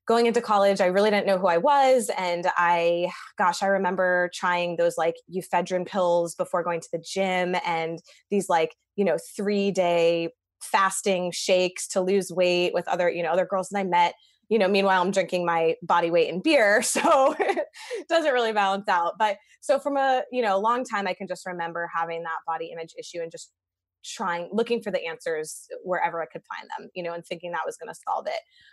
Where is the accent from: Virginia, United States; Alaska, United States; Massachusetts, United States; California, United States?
Massachusetts, United States; Boston; moved away as an adult; now in Denver, United States; I'm originally from Boston. I moved to Denver about 3 years ago.